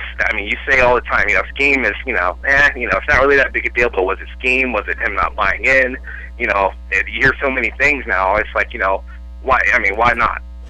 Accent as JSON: {"language": "English", "town": "Jacksonville", "region": "Florida", "country": "United States", "tie": "born there", "lives_now": "Virginia Beach, United States", "said": "Well, parents both are, but I was born in Jacksonville."}